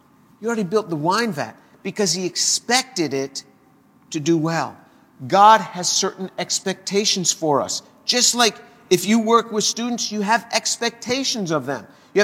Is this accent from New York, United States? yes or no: yes; New York, United States; You know, I'm from New York, and I used to go hunting in New York State.